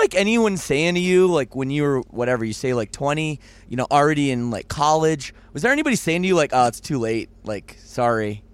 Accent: Toronto, Ontario, Canada; I'm from Toronto.

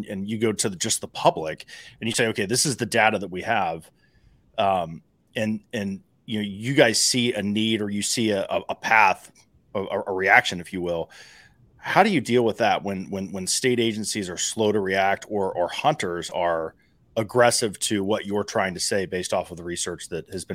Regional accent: Ohio, United States; the DNR representatives in my home state, Ohio

